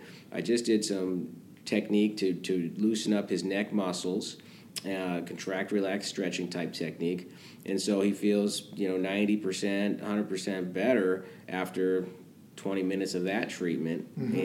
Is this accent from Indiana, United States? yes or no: no; Nebraska, United States; also born or lived in Iowa; now in Coachella Valley, United States; I grew up in Nebraska and went to high school in Iowa, so the Midwest is kind of where I, you know, did call home.